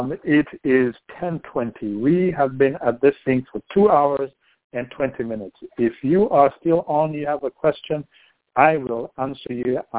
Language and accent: English; Nairobi, Kenya; Yes, ma'am, I am. I was born in Nairobi.